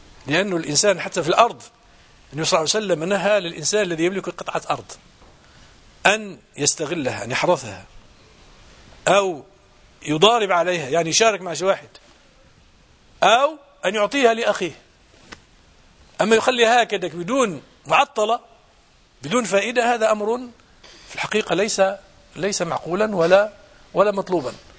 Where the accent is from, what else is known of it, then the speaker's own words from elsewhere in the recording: Morocco; احنا عندنا في المغرب يسمى البناء